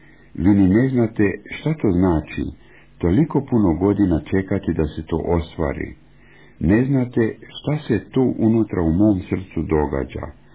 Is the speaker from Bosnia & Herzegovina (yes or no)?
no; Switzerland; 14 godina se molim Bogu da mi dozvoli da dođem k vama propovijedati, jer ja sam Švicarac.